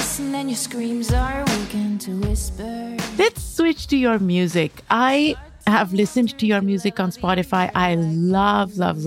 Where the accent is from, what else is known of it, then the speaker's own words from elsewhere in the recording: Pakistan; When I was growing up in Pakistan, we were told that if you drink milk, you'll get lighter skin.